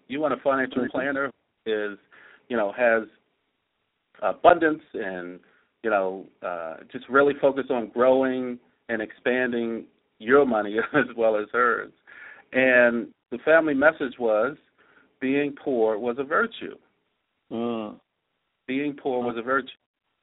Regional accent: Baltimore, Maryland, United States; So born and raised in West Baltimore, Maryland, youngest of six, and, you know, in the neighborhood and even within our family experienced violence.

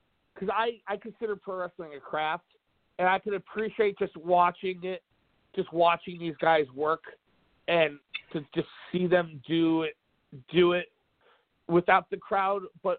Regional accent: Brooklyn, New York, United States; because I'm from Brooklyn and he kind of gets, believe it or not, he gets snippy with me on Twitter sometimes.

